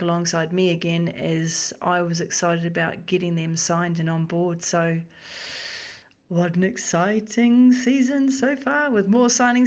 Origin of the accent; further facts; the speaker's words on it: Wales, United Kingdom; And obviously being Welsh, you know